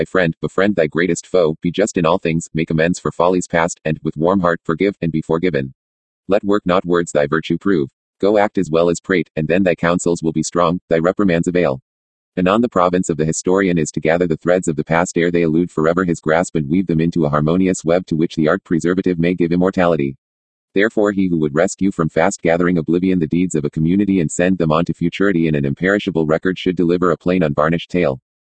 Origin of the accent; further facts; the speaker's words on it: San Bernardino, California, United States; born there; I was born on September 1, 1965 in San Bernardino, CA